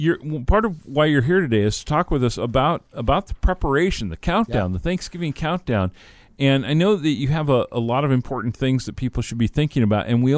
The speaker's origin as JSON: {"language": "English", "town": "Seattle", "region": "Washington", "country": "United States", "said": "I'm not. I'm from Seattle."}